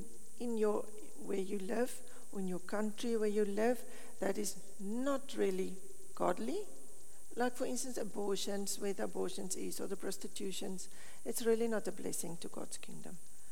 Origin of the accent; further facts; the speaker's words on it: South Africa; born there; My father and mother immigrated to South Africa on honeymoon. So I was born in South Africa. And then I felt I'm South African. When I'm here, I feel I'm South African. When I'm South Africa, I feel I'm a little strange.